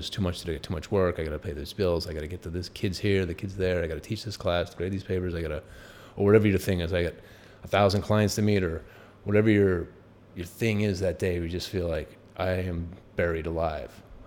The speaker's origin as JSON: {"language": "English", "town": "Lowell", "region": "Massachusetts", "country": "United States", "tie": "born or raised there", "said": "enough teachers growing up in Lowell, like in fourth grade, Mrs. Peterson would just let me go off and write stories"}